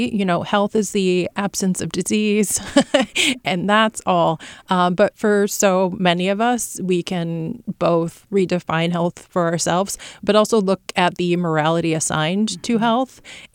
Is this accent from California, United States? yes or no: yes; Sacramento, California, United States; I was born and raised in Sacramento. I was a Kaiser baby over on Morse Avenue.